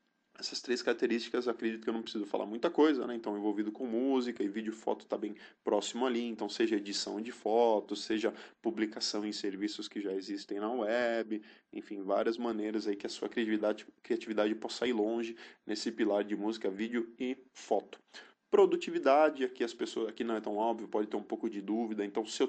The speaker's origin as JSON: {"language": "Portuguese", "region": "São Paulo", "country": "Brazil", "said": "Sou aqui de São Paulo, enfim, tenho uma rotina de ir em shopping"}